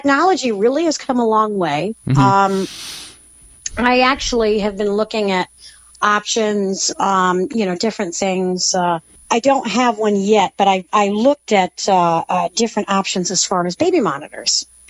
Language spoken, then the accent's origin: English; San Pedro, California, United States; born there; As it was, I was born out in San Pedro, California.